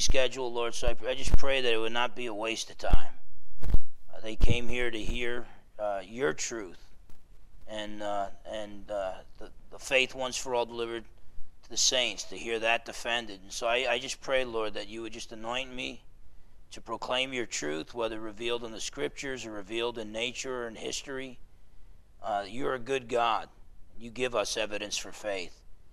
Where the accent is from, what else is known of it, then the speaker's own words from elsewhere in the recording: Bremerton, Washington, United States; the way I talk, I'm not from around here. You might have figured it out. I'm from Bremerton.